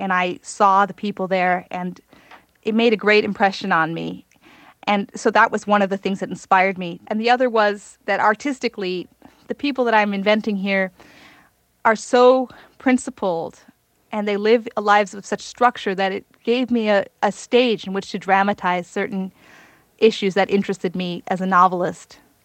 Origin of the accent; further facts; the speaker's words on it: Hawaii, United States; I tell people some of my fondest memories of growing up in Hawaii was every Passover for our Seder, we had our Seder outside. So that was a little bit of Hawaii there. That's an unusual thing to do here on the mainland.